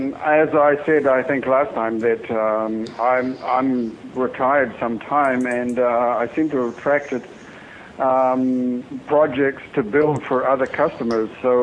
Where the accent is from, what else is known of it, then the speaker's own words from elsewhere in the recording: New Zealand; born there; There wasn't a lot of money to go around, and I was born in New Zealand.